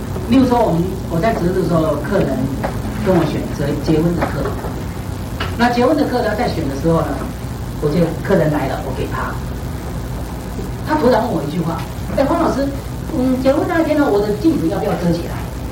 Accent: Taiwan; 我们台湾人正月份不能结婚，

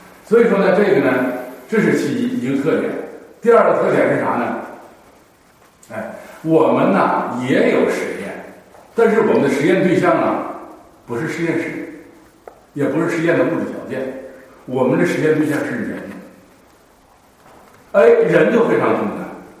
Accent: China; 我们中国人是什么呢？

